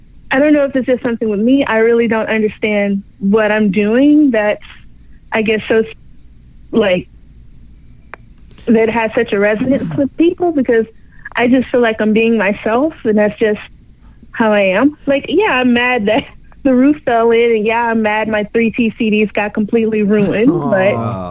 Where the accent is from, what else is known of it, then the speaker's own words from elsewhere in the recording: Beaumont, Texas, United States; I'm an evacuee from Harvey, from Beaumont, not Houston, TJ, Beaumont.